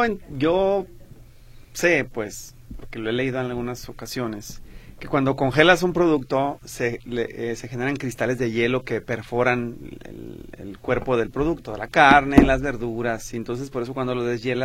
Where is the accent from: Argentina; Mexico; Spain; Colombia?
Mexico; Porque necesitamos ya como mexicanos exigir a quien llegue al Congreso de la Unión que cambie esta ley